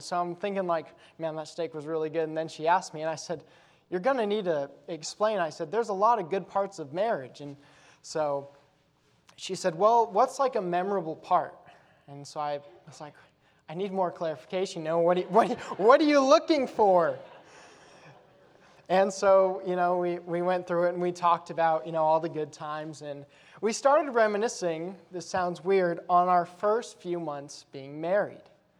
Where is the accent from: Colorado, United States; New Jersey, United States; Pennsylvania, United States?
Colorado, United States; For instance, I'm from Colorado, my wife's from Michigan.